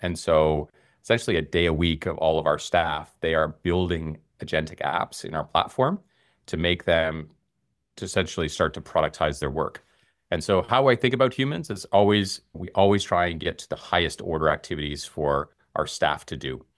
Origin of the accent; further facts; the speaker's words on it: Canada; accent: Canadian; now in Australia; So, you know, my Canadian accent in Australia, it doesn't really work with my Alexa device.